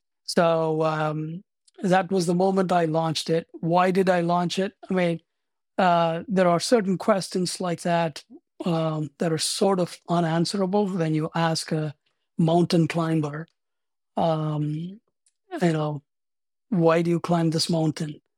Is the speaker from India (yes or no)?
yes; India; moved away as an adult; I'm originally from India. I came here as a student pursuing graduate studies in accounting and forgot to buy a ticket back home. And I've stayed here ever since.